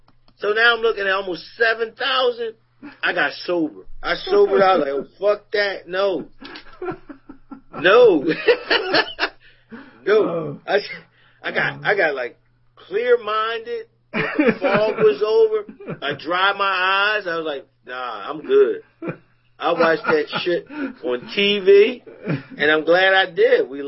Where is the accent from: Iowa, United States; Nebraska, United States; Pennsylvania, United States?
Pennsylvania, United States; Philadelphia; So I'm brown, but I'm speaking English from Philly, you know.